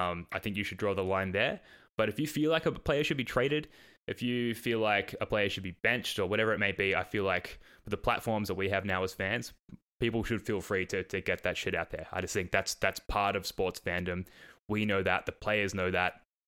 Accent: Australia; accent: Australian; Sorry, I'm butchering that with my Australian accent.

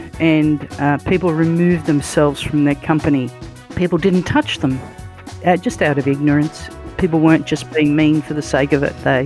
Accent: Guildford, New South Wales, Australia; I grew up in Western Sydney

